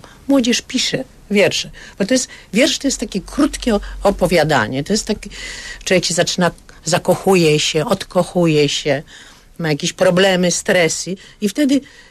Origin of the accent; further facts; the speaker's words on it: Kraków, Lesser Poland, Poland; born there; Ja się urodziłam w Krakowie, mam pewien sentyment do tego miasta